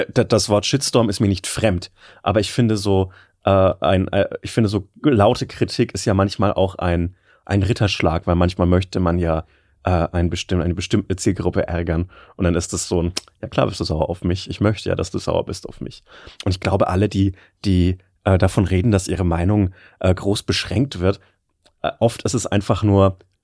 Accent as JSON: {"language": "German", "country": "Germany", "accent": "German", "said": "mit meinem breiten deutschen Akzent und die mit ihren jeweiligen Regionaldialekten zu hören"}